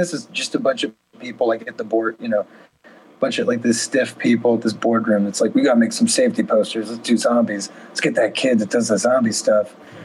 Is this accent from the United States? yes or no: yes; Quad Cities, United States; I was printing out flyers around town, my hometown of the Quad Cities.